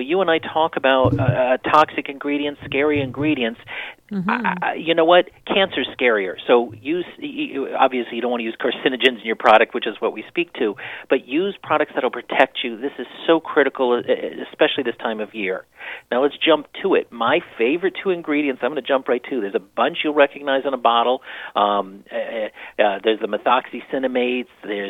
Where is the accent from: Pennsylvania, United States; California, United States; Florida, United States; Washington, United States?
Florida, United States; I'm from Florida, you know, Miami, Fort Lauderdale